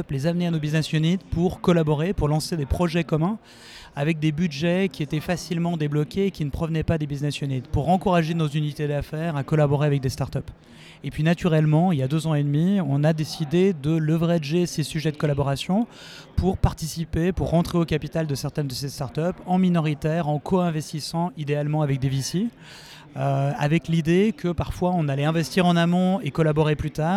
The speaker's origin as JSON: {"language": "French", "country": "France", "said": "En tant que Français, j'ai vu qu'il est très dur de développer une start-up"}